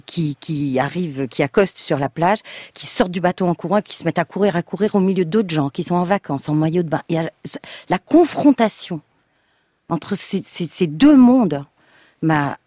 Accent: Marseille, Provence-Alpes-Côte d'Azur, France; Mais moi, je suis une Marseillaise. Marseille, c'est une ville-monde.

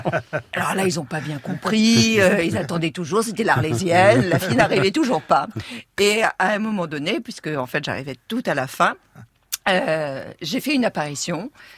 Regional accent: Rennes, Brittany, France; Donc moi, je viens de Rennes.

